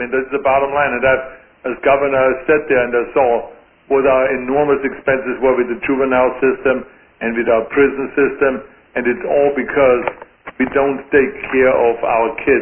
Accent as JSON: {"language": "English", "country": "Austria", "tie": "born or raised there", "moved": "as an adult", "lives_now": "United States", "said": "I had the kind of education when I grew up in Austria, and I want every kid to have the same opportunities that I had when I came to America"}